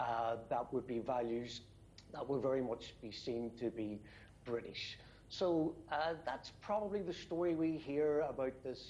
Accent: Ireland; Now, I'm Irish, I live in Ireland

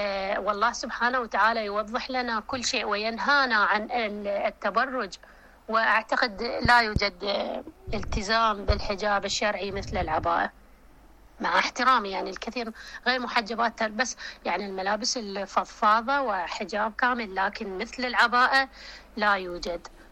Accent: Iraq; accent: Iraqi; مثل ما نقول في لهجتنا العراقية أنها كشخة

